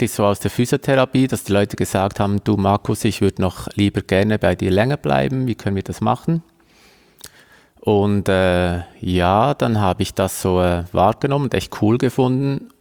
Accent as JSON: {"language": "German", "country": "Switzerland", "said": "gab es so diesen Personal Trainer noch gar nicht, also bei uns in der Schweiz"}